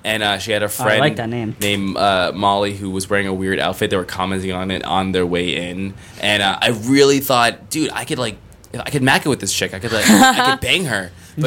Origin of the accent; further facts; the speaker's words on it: United States; I'm an adult. I'm an American adult, but I'm an adult.